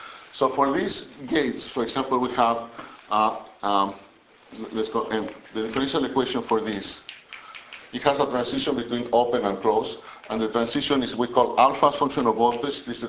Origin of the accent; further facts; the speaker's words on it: Mexico; I'm from Mexico, so we combine all of U's and B.